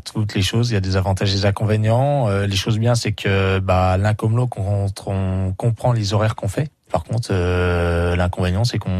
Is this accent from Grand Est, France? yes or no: yes; Épinal, Grand Est, France; born there; j'ai 35 ans, je travaille au restaurant Les Tisons et je suis né à Épinal, dans les Vosges.